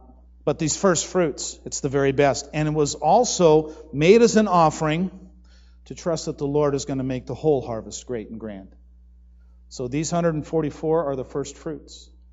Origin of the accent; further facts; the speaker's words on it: Arizona, United States; Hey, I'm from Arizona. That wasn't thunder. Where I'm from, it lasts a long time. And literally, I hear the windows shake in my house as a kid.